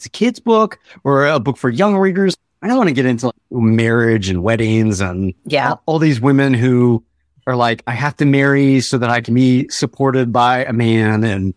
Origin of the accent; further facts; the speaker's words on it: Texas, United States; But growing up in Mexican and Texas, I experienced racism.